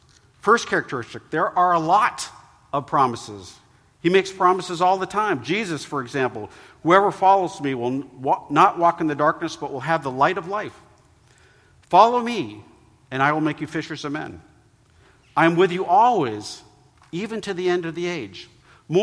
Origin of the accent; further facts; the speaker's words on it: Vermont, United States; And so when I was growing up in Vermont, when I was a young boy, probably about 6 years old